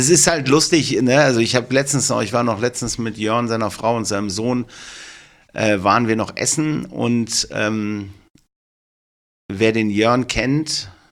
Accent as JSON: {"language": "German", "town": "Duisburg", "region": "North Rhine-Westphalia", "country": "Germany", "said": "ich komme aus Duisburg, also es ist schon richtig."}